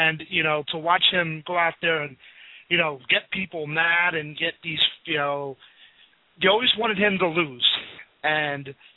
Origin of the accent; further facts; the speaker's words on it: Bethlehem, Pennsylvania, United States; He actually lived for a short while in my hometown of Bethlehem, PA